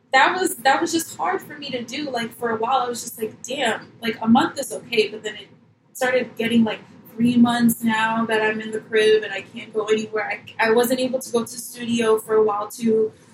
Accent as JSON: {"language": "English", "region": "New Jersey", "country": "United States", "tie": "born or raised there", "said": "they, like, when I was born, that's when they moved to Jersey."}